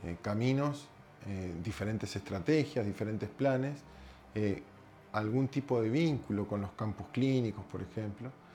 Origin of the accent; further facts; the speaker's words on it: Uruguay; now in Chile; yo soy médico uruguayo, adoptado por Chile hace más de una década.